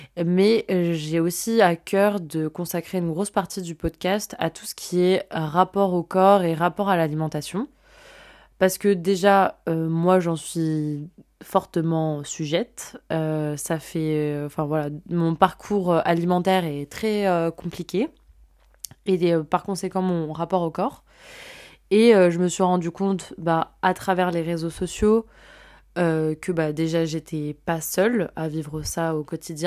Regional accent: Strasbourg, Grand Est, France; now in Lyon, France; j'ai 23 ans, je suis originaire de Strasbourg et il y a un peu plus d'un an, j'ai emménagé à Lyon pour y faire mon master.

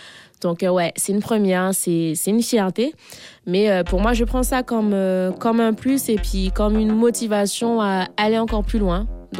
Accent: Fort-de-France, Martinique; Fort-de-France. Je suis de Dillon. J'ai grandi à Dillon.

